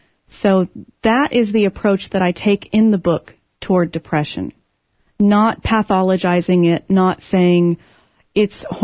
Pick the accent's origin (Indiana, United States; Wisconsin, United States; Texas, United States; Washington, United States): Texas, United States; Austin; Yes, I am. I'm from Austin.